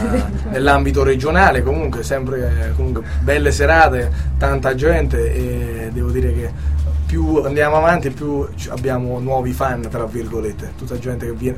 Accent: Terni, Umbria, Italy; Intanto saluto tutti gli amici di Terni, perché lo possiamo rivelare che sono di Terni.

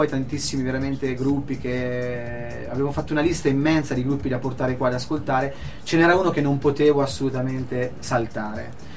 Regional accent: Perugia, Umbria, Italy; Qui sono perugino e si sente.

